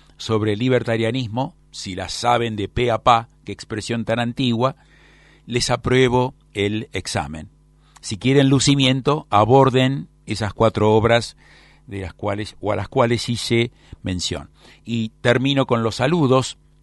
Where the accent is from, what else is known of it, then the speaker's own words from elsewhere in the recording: Argentina; como argentino